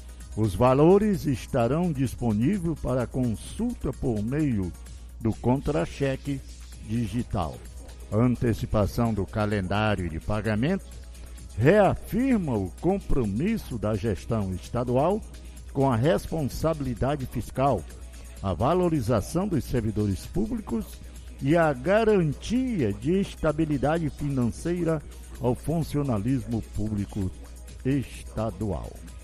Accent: Acre, Brazil; Um abraço para vocês de Sena, Chapuri, todo esse estado do Acre querido, minha terra querida, minha terra natal, brasileira.

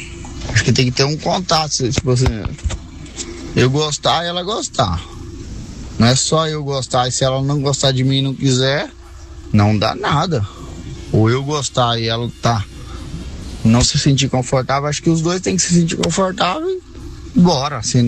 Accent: Paraguay; now in Guaíra, Brazil; Que por causiel, tô no Guaíra, mas sou do Paraguai, caminhoneiro.

